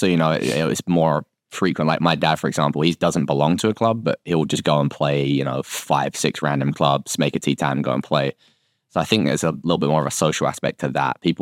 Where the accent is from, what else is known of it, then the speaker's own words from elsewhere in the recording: London, United Kingdom; I am from England, from Southeast London.